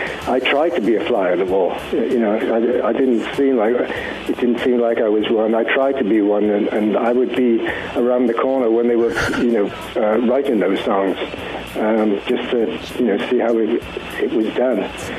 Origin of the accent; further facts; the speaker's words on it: Cardiff, Wales, United Kingdom; in the biggest band that came out of Cardiff, Wales, my hometown, when I was 15 years old.